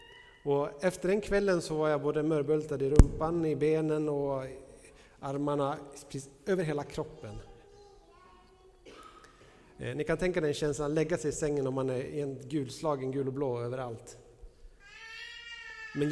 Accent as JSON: {"language": "Swedish", "region": "Norrland", "country": "Sweden", "tie": "born or raised there", "said": "Jag växte upp i norra Norrland, och vi hade närheten till en skidbacke som var kommunens största skidbacke."}